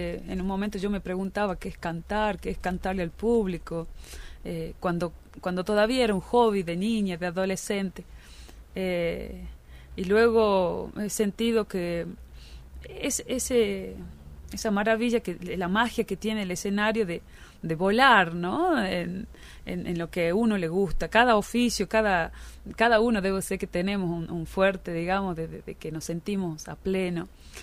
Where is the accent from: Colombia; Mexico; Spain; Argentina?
Argentina; Cafayate, Salta; yo soy una cantora de Cafayate y traigo un canto genuino